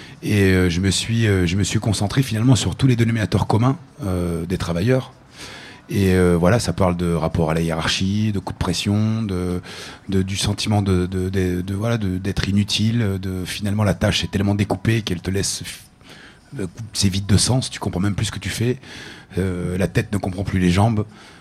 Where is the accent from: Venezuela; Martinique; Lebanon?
Lebanon; now in France; parce que je suis vraiment issu de ce monde-là. Ma mère est encore à l'usine. Quand on est arrivé du Liban, on a tous bossé à l'usine. Toute ma famille était ouvrier.